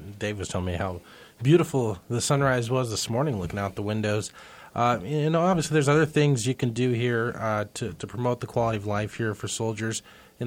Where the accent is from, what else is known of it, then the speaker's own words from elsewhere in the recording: Missouri, United States; And, you know, I grew up in Missouri and never really kind of went out past Topeka and drove out here for the first time.